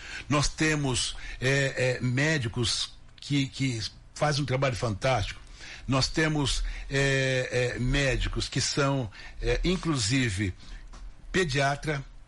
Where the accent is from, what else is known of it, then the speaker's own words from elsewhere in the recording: São Paulo, Brazil; E lá em São Paulo, eu sou paulistano, nasci na capital